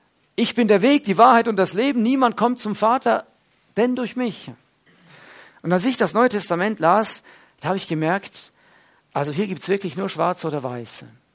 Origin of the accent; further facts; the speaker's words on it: German-speaking Switzerland, Switzerland; Sie waren nur 7 Jahre in der deutschen Schweiz, wo ich aufgewachsen bin